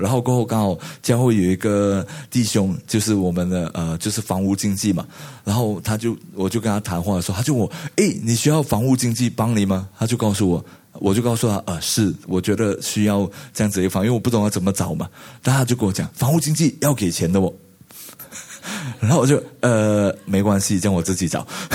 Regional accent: Malaysia; now in Singapore; 而我是马来西亚人，我不知道你听得清不楚

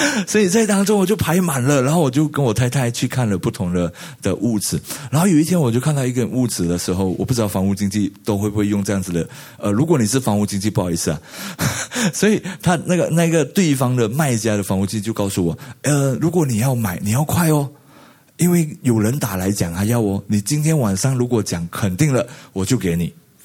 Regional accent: Malaysia; now in Singapore; 而我是马来西亚人，我不知道你听得清不楚

